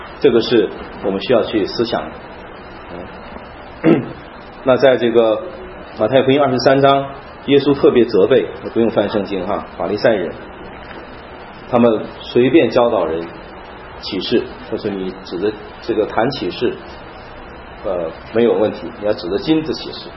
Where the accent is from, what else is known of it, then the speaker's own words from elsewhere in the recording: China; 我们中国人叫做诅咒发誓。